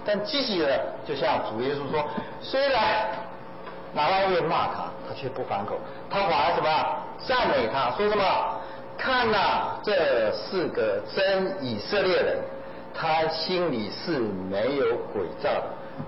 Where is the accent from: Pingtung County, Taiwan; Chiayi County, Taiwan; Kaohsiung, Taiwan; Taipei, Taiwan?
Chiayi County, Taiwan; Chiayi; 我是嘉义人，台湾的嘉义人，假使有人跟我说嘉义人都出什么好料，我很气啊，我会反击他的